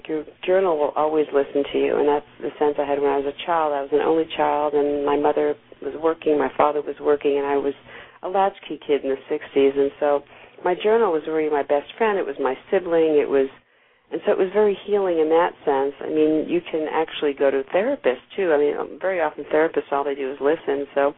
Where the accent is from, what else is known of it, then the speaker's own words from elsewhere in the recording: New York, United States; because I'm originally a New Yorker.